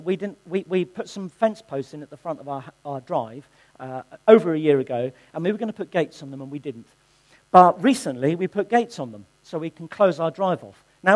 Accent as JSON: {"language": "English", "town": "Chichester", "region": "South East England", "country": "United Kingdom", "tie": "born or raised there", "said": "I was born in Chichester. I went to the old Bognor school."}